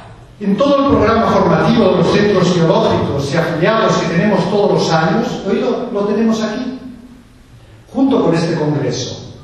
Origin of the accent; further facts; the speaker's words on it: Spain; mi portugués no es muy bueno, hablaré en español. Creo que todos ustedes son capaces de comprender mi español, aunque sea de España